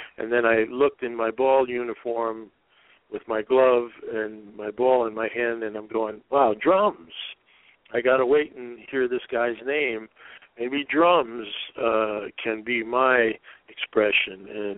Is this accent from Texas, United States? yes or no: no; Pelham, New York, United States; And that vision came to me right in my hometown of Pelham, Mount Vernon